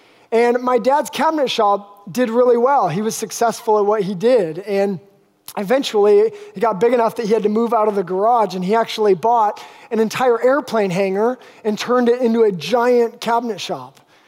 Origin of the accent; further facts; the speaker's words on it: Alaska, United States; I grew up in Alaska in a small fishing town a couple hours south of Anchorage.